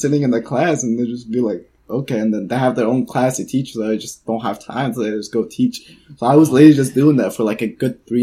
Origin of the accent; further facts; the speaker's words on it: Mansoura, Dakahlia, Egypt; English is a second language; I'm from Mansoura. Okay. So that's more of like, it's more of like, I would say like the heart of Egypt, really. Yeah. Okay. Because it's more of like the middle. It's not like the too crowded. It's not the richest. It's not the poorest.